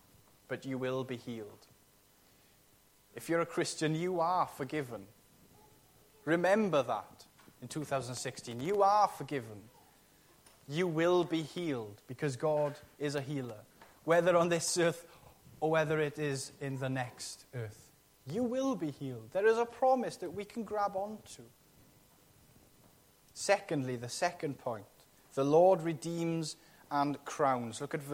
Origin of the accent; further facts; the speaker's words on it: Wales, United Kingdom; I remember when I was 5 years old, I come from the Gwendryth Valley, and I was unfamiliar with towns and cities.